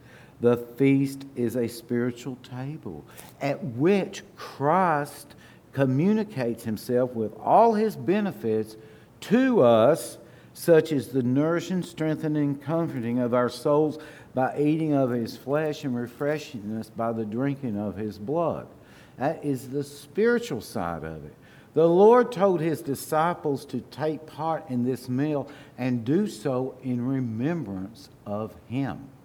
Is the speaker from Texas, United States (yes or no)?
no; Kentucky, United States; Abraham Lincoln and his wife, Mary Todd Lincoln, were both born and raised in Kentucky, my home state.